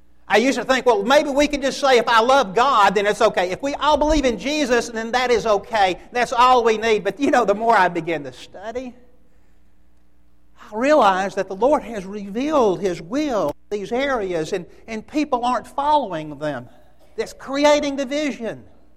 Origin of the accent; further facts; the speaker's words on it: Birmingham, Alabama, United States; I used to think, growing up in Birmingham, that the Baptist church always existed. I mean, they're on every corner. All of my relatives pretty well were Baptist.